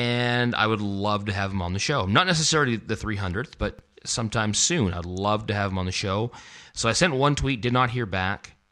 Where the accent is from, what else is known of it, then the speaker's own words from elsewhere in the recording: Canada; because it's August, and I'm Canadian.